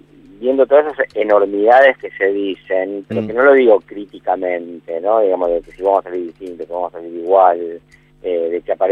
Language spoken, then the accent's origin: Spanish; Argentina; Esa es la experiencia básica de todo argentino confrontativo, como somos todos los argentinos, no son solo los porteños de esto, ¿no?